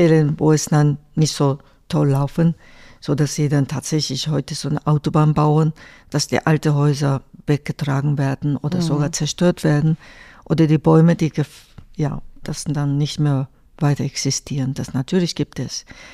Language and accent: German; Japan; German is a second language; Ich bin natürlich nicht als Japanerin nach Andalusien gegangen, sondern einfach als Mensch.